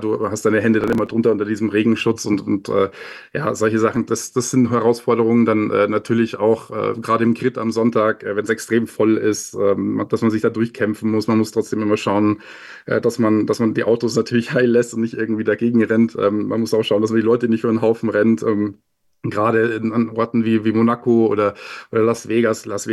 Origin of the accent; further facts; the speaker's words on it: Amberg, Bavaria, Germany; habe dann eine Ausbildung angefangen bei einem Regionalfernsehsender in meiner Heimat in Amberg, Oberpfalz TV